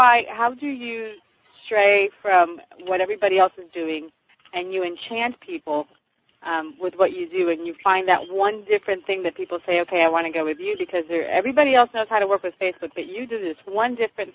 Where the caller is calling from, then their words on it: Puerto Rico; I'm calling from Puerto Rico.